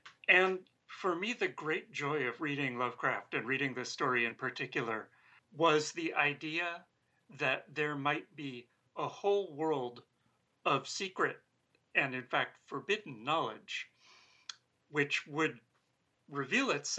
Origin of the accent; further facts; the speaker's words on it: New York, United States; And for a teenage boy growing up in New York in that time, that revelation rang strangely true.